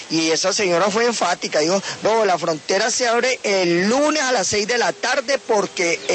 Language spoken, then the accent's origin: Spanish; Colombia; now in San Antonio del Táchira, Venezuela; Yo soy colombiano, mi papá y mi mamá es colombiano, pero residimos en San Antonio del Táchira.